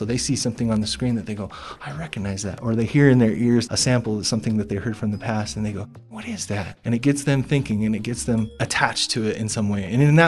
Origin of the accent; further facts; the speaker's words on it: Fresno, California, United States; now in Salt Lake City, United States; I am originally from Fresno, California. I live in Salt Lake City, Utah.